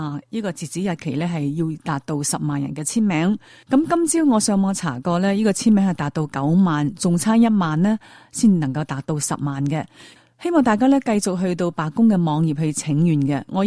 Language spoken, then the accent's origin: Cantonese; China; 传统上好多人认为我哋中国人呢就係俾人虾嘅。